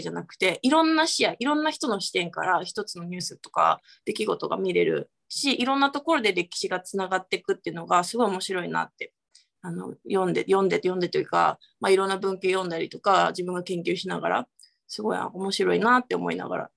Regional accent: Yamato, Kanagawa, Japan; 私は、大和は18まで、で高校3年生まで、で、で大学1年生の時から家族の引っ越しでちょっとだけ北上して相模原市に引っ越してます。

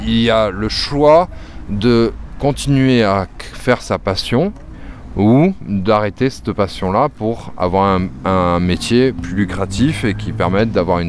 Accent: Bordeaux, Nouvelle-Aquitaine, France; moved away as an adult; Donc, je suis parti de Bordeaux à 22 ans. Et quand je suis rentré sur Bordeaux, je ne trouvais plus de travail de graphiste parce qu'il y a beaucoup de graphistes à Bordeaux.

